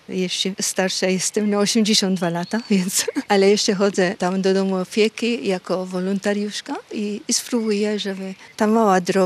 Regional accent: Malta; Polish is a second language; now in Poland; jestem z Malty, a tutaj w Polsce już jestem 33 lata.

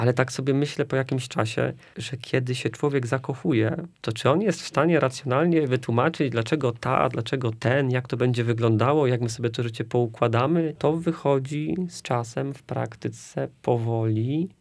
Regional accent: southern Poland, Poland; bardzo lubię chodzić po górach, bo jestem z południa Polski.

